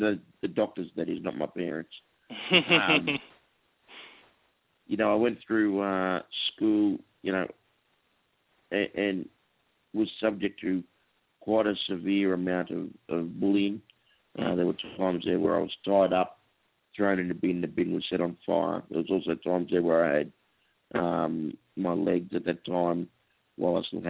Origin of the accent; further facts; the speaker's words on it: Australia; But as you know, being Australian, you know, your mates quite often will, you know, muck around, take the mickey out of you